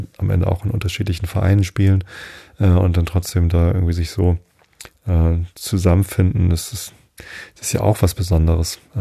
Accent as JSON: {"language": "German", "region": "Northern Germany", "country": "Germany", "said": "Ich als Norddeutscher fühle mich Dänemark ja auch viel näher, als ich mich dem Schwaben oder Bayern fühle."}